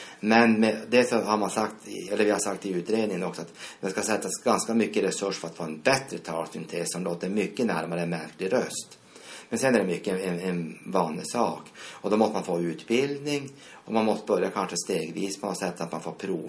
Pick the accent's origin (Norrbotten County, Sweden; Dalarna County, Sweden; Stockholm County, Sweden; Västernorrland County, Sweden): Norrbotten County, Sweden; Piteå; Nu kan jag bara läsa Piteå-tidningen när jag är hemma i Piteå.